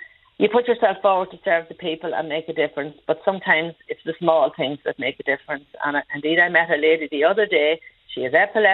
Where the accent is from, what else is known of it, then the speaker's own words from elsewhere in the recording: Ulster, Ireland; accent: Monaghan; particularly about my Monaghan accent on many occasions, and I have to say I'm very proud of my Monaghan accent